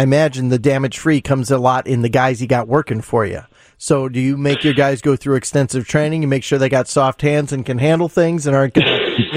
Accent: Munster, Indiana, United States; now in Illinois, United States; Yeah, I grew up in Northwest Indiana, so I know I grew up in Munster, right over the border, first exit when you cross in Indiana.

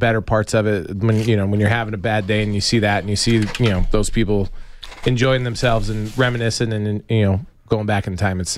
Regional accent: Tucson, Arizona, United States; I'm from Tucson. I've born and raised in this.

